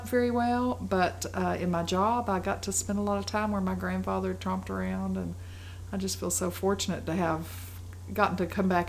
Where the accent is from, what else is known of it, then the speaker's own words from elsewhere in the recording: Seymour, Tennessee, United States; I grew up in Seymour, a little bedroom community of Knoxville now